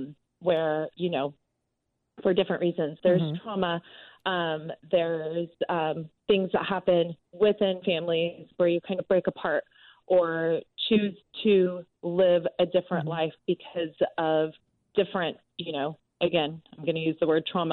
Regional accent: California, United States; going back to my experience of growing up in California and not really knowing this, you know, this half of my family, my mother's family

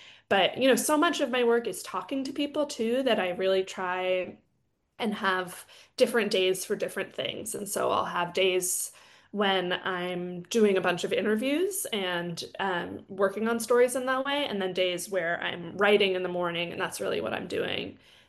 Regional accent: California, United States; I grew up in Northern California, and being in eucalyptus and redwood trees really reminds me of kind of it just feels really calming and grounding to me.

